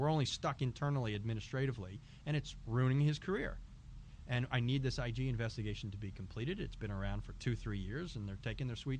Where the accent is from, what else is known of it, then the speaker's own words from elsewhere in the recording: New York, United States; given that as a New Yorker, I'm part of the North, given that we beat the South